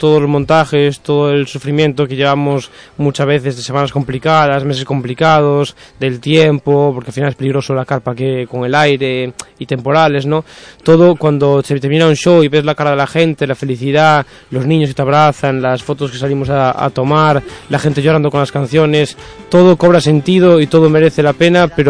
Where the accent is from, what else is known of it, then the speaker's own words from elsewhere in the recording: Sarria, Galicia, Spain; Sí, soy de Lugo, de Sarria, específicamente.